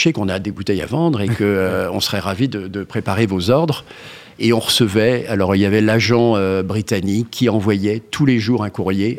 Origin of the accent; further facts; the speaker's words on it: France; accent: French; j'ai bien pratiqué mon accent français, mais j'étais, je pense, plutôt bilingue